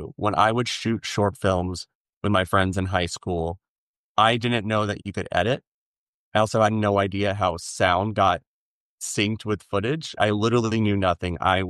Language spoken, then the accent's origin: English; Rogers, Arkansas, United States; But growing up in Rogers, Arkansas in the early 2000s and 2010s, there was no clear pathway on how to get into filmmaking.